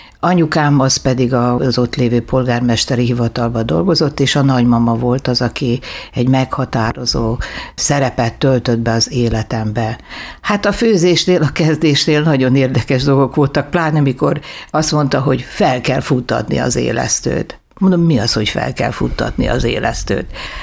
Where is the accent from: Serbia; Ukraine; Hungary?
Serbia; Kanjiža, Vojvodina; Én észak-bácskai vagyok, magyar-kanizsai, ott születtem.